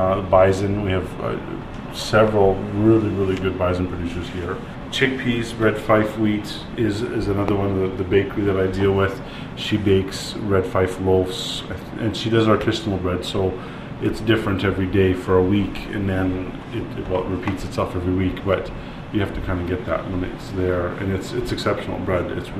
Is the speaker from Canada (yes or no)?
yes; Saskatchewan, Canada; again, I'm from Saskatchewan, and I mean, theoretically, we're the breadbasket of the world